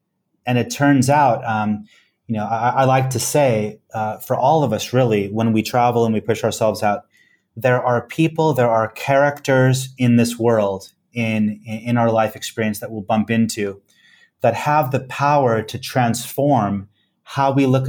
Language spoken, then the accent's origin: English; West Coast, United States; But I come from the West Coast, and I talked to some friends